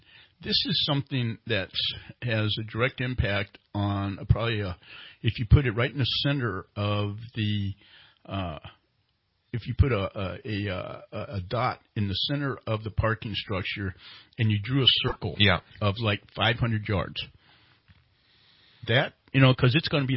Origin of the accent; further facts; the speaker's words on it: San Diego, California, United States; Now, I came from San Diego, right? And I came up here